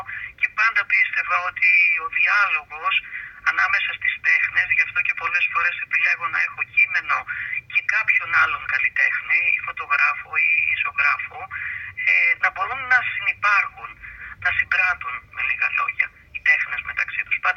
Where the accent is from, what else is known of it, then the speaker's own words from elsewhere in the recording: Livadeia, Central Greece, Greece; now in Chalkida, Greece; είμαι Λιβαδίτισσα, από Κουκούνια που λένε. Όμως λείπω πολλά χρόνια, 40 χρόνια περίπου.